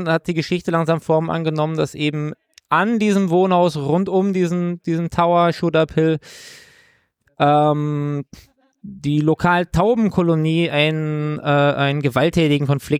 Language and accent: German; Munich, Bavaria, Germany; als gebürtiger Münchner